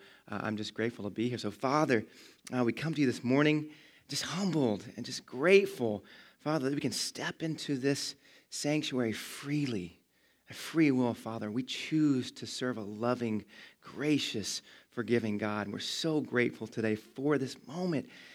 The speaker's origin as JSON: {"language": "English", "region": "Georgia", "country": "United States", "tie": "born or raised there", "also_born_or_lived": "Montgomery, Alabama", "said": "I'm a Georgia boy."}